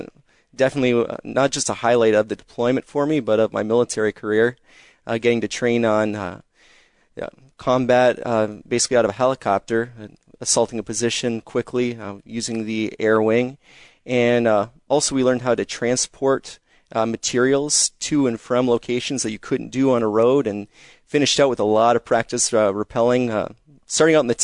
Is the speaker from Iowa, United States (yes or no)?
no; Roseau, Minnesota, United States; also born or lived in Canada; So I'm originally from Canada, but born in, or raised rather, mostly in Roosevelt, Minnesota. So up about 6.5 hours north of the cities. So we get pretty cold up there